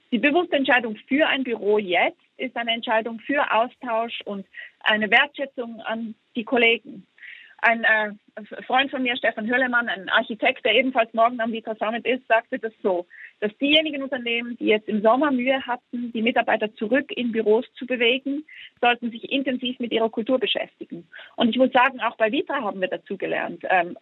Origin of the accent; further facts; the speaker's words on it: Switzerland; in der Schweiz, wo ich herkomme